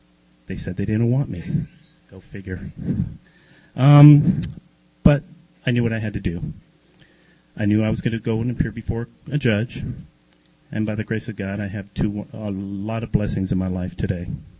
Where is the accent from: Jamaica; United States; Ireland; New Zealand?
United States; New York; I'm from New York. I didn't have any friends here.